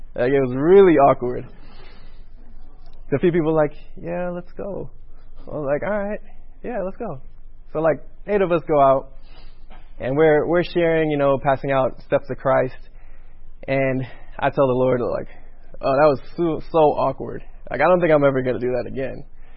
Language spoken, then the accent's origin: English; New York City, New York, United States; also born or lived in Trinidad; I was born in Trinidad and I was raised in New York City.